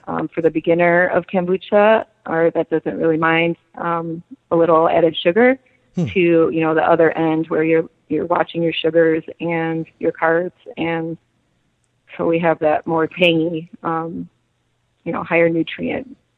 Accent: California, United States; born there; I was born in California, so, you know, that health surrounded me.

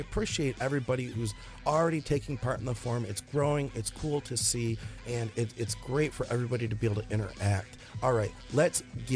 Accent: Michigan, United States; You know, we're both from Michigan.

